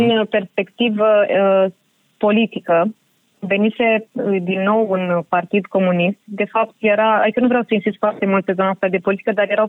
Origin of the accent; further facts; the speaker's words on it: Moldova; born there; accent: Moldovan; Și eu când m-am născut în 91 în Republică încă era administrația rusească. Și atunci ei m-au scris prima dată în certificatul de naștere